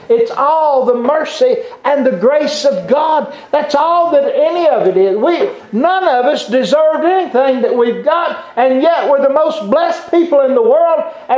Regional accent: the South, United States; born there; I was born in the South. Mm-hmm. You see, I like that a lot better than being born in the North.

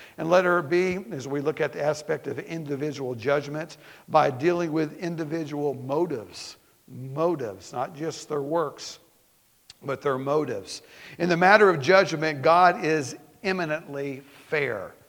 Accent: Southeast, United States; and I grew up in the Southeast, and I know cultures are different but where you grew up.

